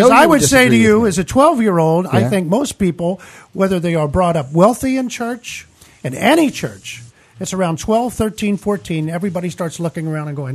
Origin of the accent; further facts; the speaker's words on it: Kentucky, United States; People that I come from Kentucky. I mean, we would sit there and us kids would go, we're not believing all this shit.